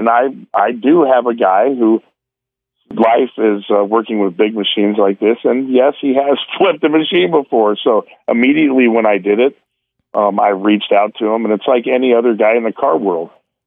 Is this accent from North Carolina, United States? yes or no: no; Oklahoma, United States; I grew up in Oklahoma, so I have experience riding horses.